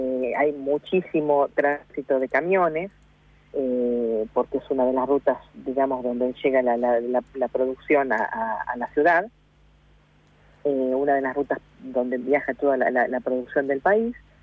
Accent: Chivilcoy, Buenos Aires Province, Argentina; Yo soy de Chivilcoy y viajo semanalmente por la Ruta 5

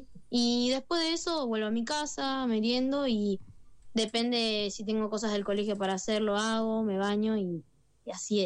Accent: Pilar, Buenos Aires Province, Argentina; also born or lived in Morón; yo nací en Morón, pero sí, actualmente vivo en Pilar.

